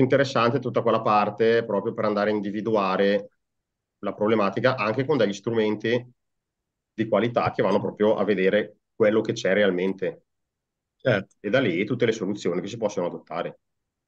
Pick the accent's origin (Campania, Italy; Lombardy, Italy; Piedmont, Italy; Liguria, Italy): Lombardy, Italy; Caravaggio; Sono di Caravaggio, in provincia di Bergamo, quindi...